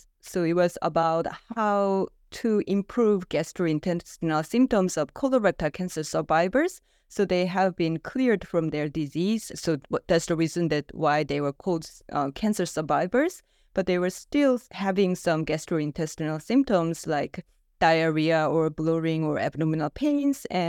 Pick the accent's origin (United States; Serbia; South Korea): South Korea; English is a second language; I'm originally from South Korea and where I have earned my MD and PhD. Until 2017, I have worked as a family medicine practitioner in South Korea.